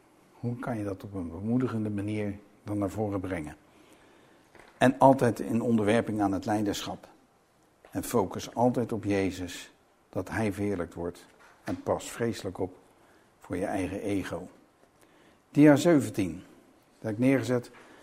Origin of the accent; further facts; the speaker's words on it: Rotterdam, South Holland, Netherlands; Ja, Rotterdam-Zuid, weet je wel. Charlo's. Spreek je andere talen? Nee, een beetje Engels, hè? Steenkolen-Engels.